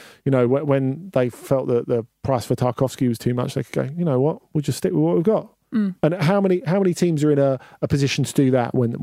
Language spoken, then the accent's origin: English; Canada; As a Canadian who follows a lot of Prem/EFL action and MLS